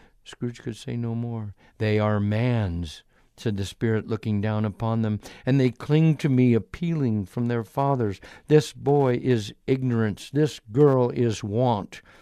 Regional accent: Topeka, Kansas, United States; I grew up in Topeka, Kansas, and my father was the clinical director, a psychiatrist, and trained at Menninger Foundation in Topeka.

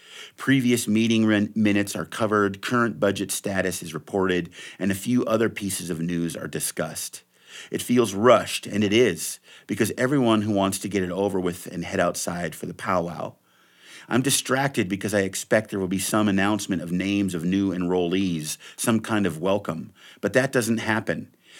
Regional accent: Frenchtown, Montana, United States; I grew up in Frenchtown, you know, half a dozen miles from Council Grove where the Treaty of Hellgate Treaty of 1855 was signed

